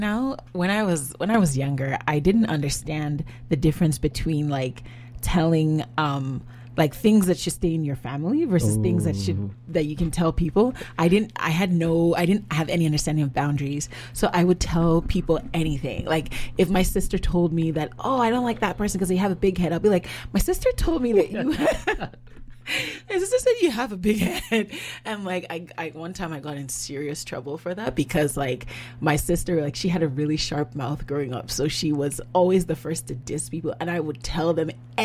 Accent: Nigeria; obviously I'm Nigerian

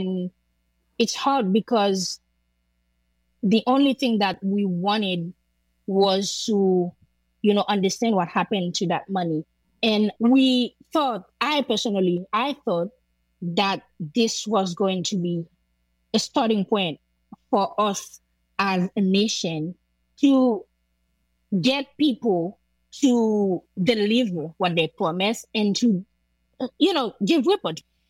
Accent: Jacmel, Sud-Est, Haiti; And the road leading to Jacmel, my hometown, was closed through Martissant, which is like, you know, a very big neighborhood region in Port-au-Prince.

